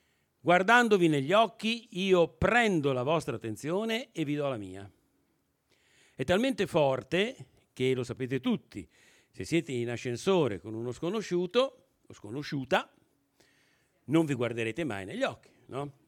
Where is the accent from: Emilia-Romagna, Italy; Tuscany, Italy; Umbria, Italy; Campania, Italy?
Emilia-Romagna, Italy; Bologna; Io sono bolognese, quindi il mio Veneto fa schifo, ma con voi genovesi può passare